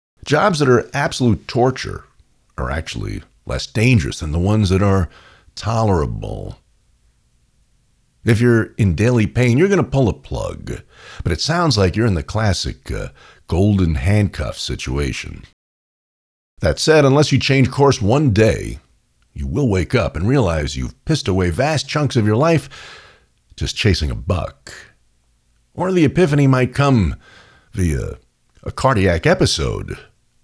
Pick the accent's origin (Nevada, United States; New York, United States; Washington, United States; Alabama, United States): New York, United States; also born or lived in California; Growing up in New York, the customary outlook on life was go to college, get a steady job, even if you hate it, and do it until you retire or die, whichever came first.